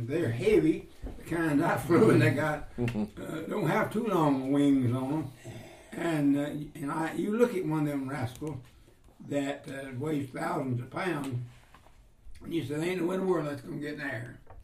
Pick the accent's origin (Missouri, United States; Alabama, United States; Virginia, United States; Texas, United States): Alabama, United States; Gordo; But I am from Gordo